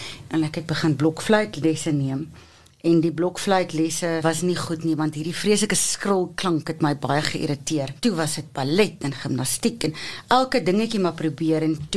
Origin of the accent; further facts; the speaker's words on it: Pretoria, Gauteng, South Africa; Ek is gebore en grootgemaak in Pretoria. Ek was in laerskool Anton van Wouw en in Afrikaans hoër meisies Pretoria.